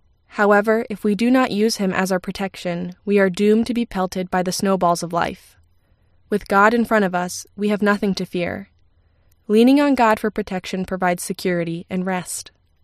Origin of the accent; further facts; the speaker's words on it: Maine, United States; Growing up in Maine, the winters were perfect for snowball fights.